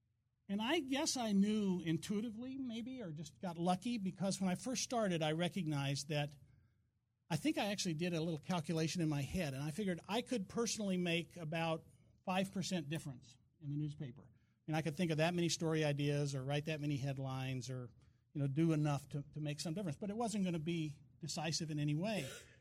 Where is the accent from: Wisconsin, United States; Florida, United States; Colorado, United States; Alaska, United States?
Alaska, United States; Anchorage; I'm from Muldoon, right? I grew up in Alaska.